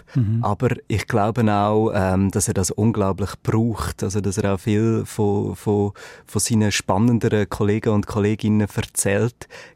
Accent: Lucerne, Switzerland; Ich glaube aber, dass man als Luzerner viele andere Luzerner und Luzernerinnen auch einfach von aussen als provinziell anschaut.

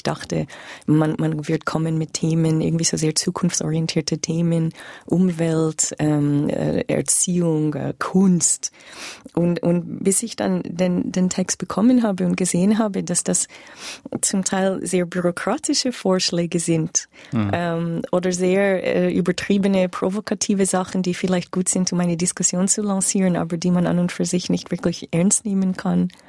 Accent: Canada; Aber ich muss sagen, als Kanadierin kommt mir das auch sehr bekannt vor

